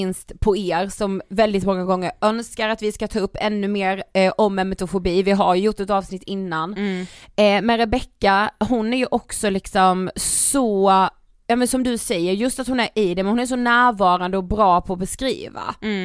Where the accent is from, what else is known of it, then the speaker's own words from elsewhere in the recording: Karlshamn, Blekinge, Sweden; vi är uppvuxna i Karlshamn, alltså Blekinge.